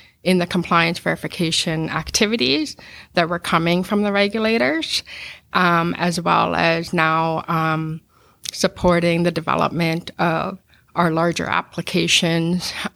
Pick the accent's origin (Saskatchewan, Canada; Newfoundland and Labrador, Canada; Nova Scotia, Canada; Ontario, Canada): Saskatchewan, Canada; Regina; he knew I was from Regina